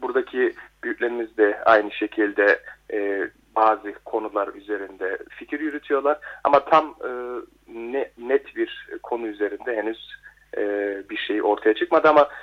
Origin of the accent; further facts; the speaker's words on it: Germany; Evet. Doğma büyüme Almanyalıyım. Birkaç senedir Münih Üniversitesi Hukuk Fakültesi'nde eğitim görüyorum.